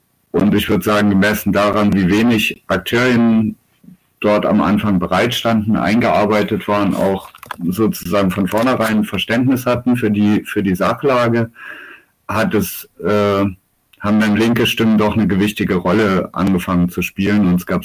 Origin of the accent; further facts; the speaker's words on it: Dresden, Saxony, Germany; ich komme aus Dresden